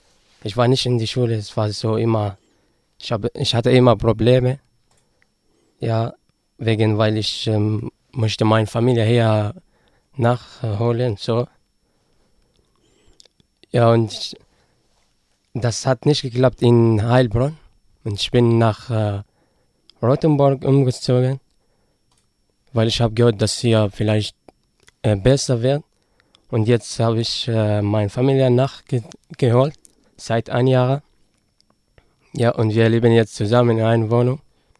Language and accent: German; Syria; German is a second language; now in Germany; Ich komme aus Syrien und ich bin 19 Jahre alt.